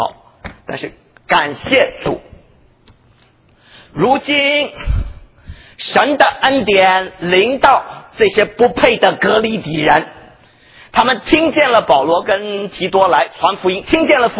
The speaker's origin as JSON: {"language": "Chinese", "country": "China", "said": "跟我们上一代的中国人，我这一代中国人差不多"}